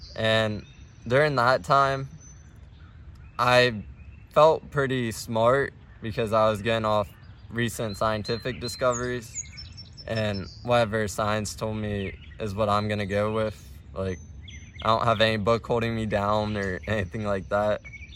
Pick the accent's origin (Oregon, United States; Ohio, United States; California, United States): Ohio, United States; I'm 18. I'm from Ohio, and I am a Muslim.